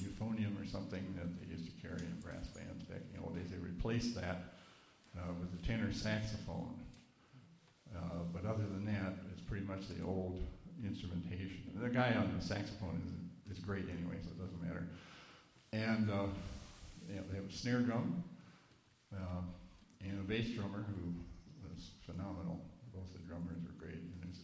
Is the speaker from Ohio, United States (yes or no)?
no; Minnesota, United States; I'm a Scandinavian from Minnesota, so everything was the opposite of anything I'd ever seen before.